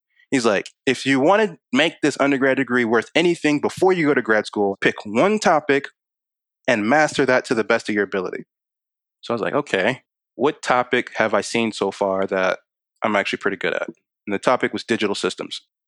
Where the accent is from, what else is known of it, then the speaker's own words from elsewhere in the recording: Maryland, United States; I narrowed out Morgan because I grew up in Baltimore County, felt like it was way too close to home.